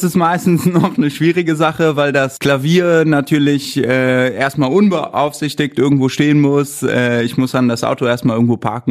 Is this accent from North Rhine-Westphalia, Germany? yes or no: yes; Cologne, North Rhine-Westphalia, Germany; Ich komme aus der Kölner Südstadt. Bin da aufgewachsen.